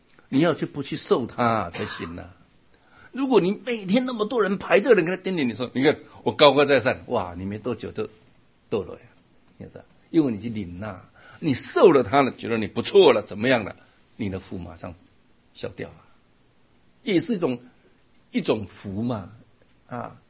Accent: China; 我们中国人有这种坚毅的个性啊

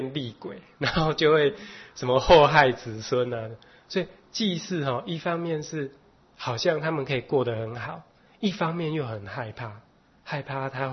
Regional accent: China; 我们中国人是非常讲究厚葬，非常讲究丧礼的这些仪式。

